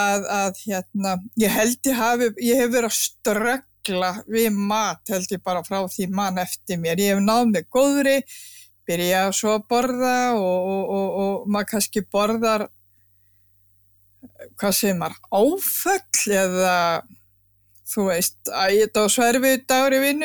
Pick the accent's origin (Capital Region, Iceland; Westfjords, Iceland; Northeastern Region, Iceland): Westfjords, Iceland; Patreksfjörður; Ég myndi segja ég hérna ólst upp á Patreksfirði